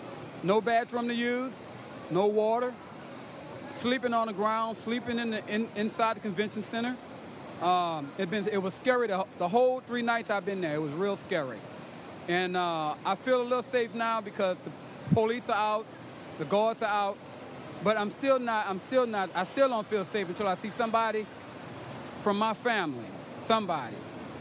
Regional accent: New Orleans, Louisiana, United States; I'm from New Orleans, Louisiana.

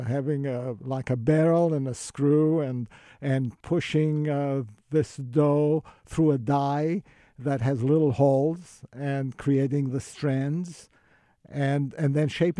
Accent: Israel; moved away as an adult; also born or lived in Turkey; now in United States; Well, actually, I was born in Turkey, but I grew up in Israel, and I got my chemical engineering degree in Israel. And then I came to the United States as a young man, and I went to school.

